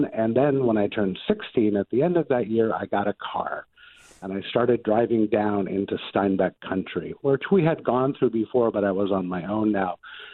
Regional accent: San Jose, California, United States; I grew up in San Jose, where there were cherry orchards at the end of my street until it was seven, and then they became more tract houses.

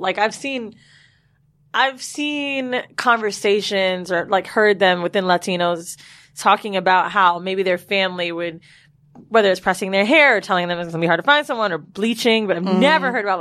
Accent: Orlando, Florida, United States; Because specifically growing up in Orlando and being friends, like my friends growing up, majority of them, even if they were black, they were either Jamaican or Haitian, just because of the side of town I grew up on.

